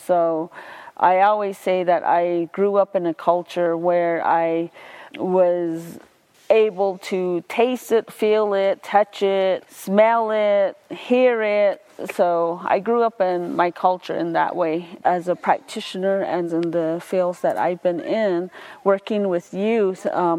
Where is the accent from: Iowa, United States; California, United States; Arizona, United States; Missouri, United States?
Arizona, United States; Round Rock; And I'm from Round Rock, Arizona, within the Navajo Reservation and Navajo Nation.